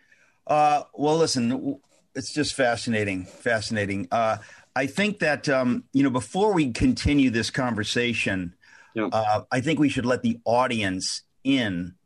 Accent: United States; Hey, I have rights as an American.

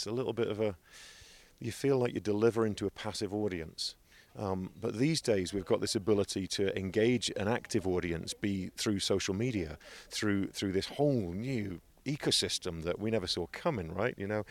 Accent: England, United Kingdom; So I'm 18 from England.

